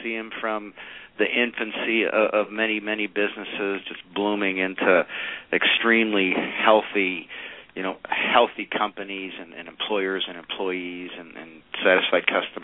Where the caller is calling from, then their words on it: Lansing, Michigan, United States; Calling from our Lansing, Michigan office, actually.